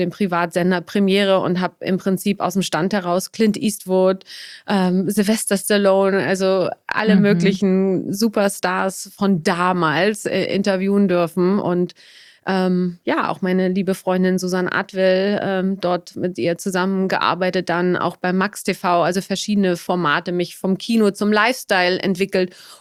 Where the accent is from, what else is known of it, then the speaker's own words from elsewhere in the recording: Wolfsburg, Lower Saxony, Germany; Ich bin 1969 in Motown Wolfsburg geboren. Also wirklich in so einer very industrial Umgebung. Und bin sehr international mit Gastarbeiterkindern, so nannte man das früher, aufgewachsen